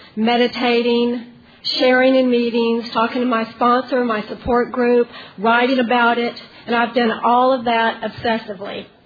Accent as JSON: {"language": "English", "town": "Dallas", "region": "Texas", "country": "United States", "said": "I'm an addict from Dallas, Texas."}